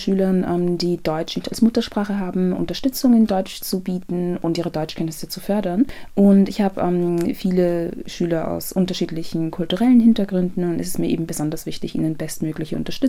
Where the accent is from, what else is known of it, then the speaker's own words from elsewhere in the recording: Ghana; ich bin ursprünglich aus Ghana